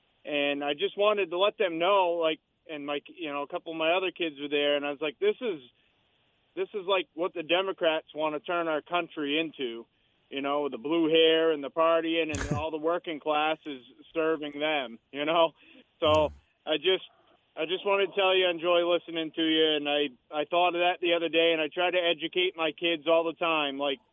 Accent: Old Town, Maine, United States; I'm from Maine, up in the Old Town area.

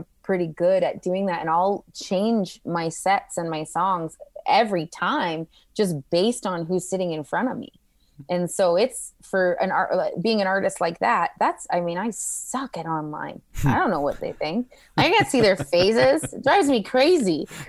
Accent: Salmon Arm, British Columbia, Canada; also born or lived in Ontario; I was born in Ontario, but then when my parents split, we came out west. So I loved school. I really loved school. So all of my schooling being in Salmon Arm, I've always considered Salmon Arm, you know, my home.

